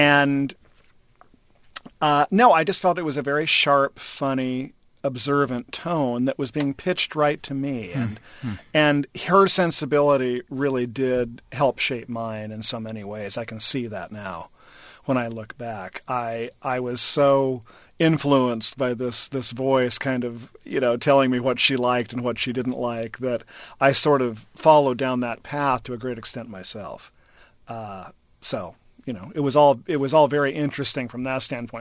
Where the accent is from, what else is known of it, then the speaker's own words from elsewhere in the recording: Tillamook, Oregon, United States; I grew up in just outside of Tillamook, Oregon, not even in Tillamook, Oregon, really, which is a small town itself, only about 4,000 people.